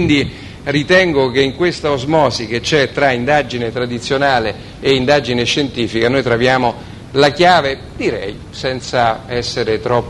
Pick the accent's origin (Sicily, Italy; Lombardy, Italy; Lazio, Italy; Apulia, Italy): Lazio, Italy; Rome; now in Parma, Italy; io sono romano, non so perché, infatti sono andato via da Roma per questo